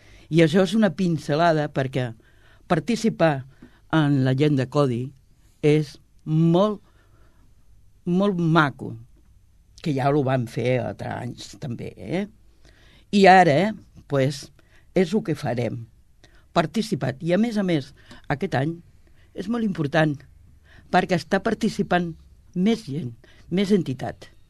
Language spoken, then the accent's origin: Catalan; Catalonia, Spain; born there; és un barri de gent emigrant que van vindre els nostres pares, però molts de nosaltres hem nascut aquí, a Sabadell.